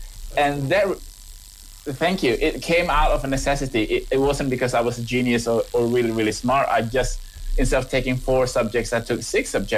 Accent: Indonesia; English is a second language; moved away as an adult; now in Australia; because, you know, I was born and I grew up in Indonesia, I came to Australia as an international student.

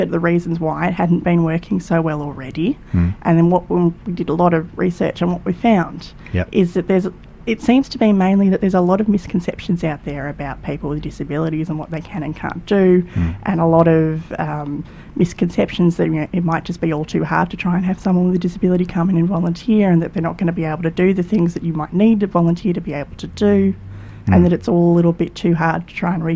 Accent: Belgrave, Victoria, Australia; I grew up near Belgrave, so Southern Yarra Ranges, and I've worked and lived throughout the eastern suburbs for all of my life.

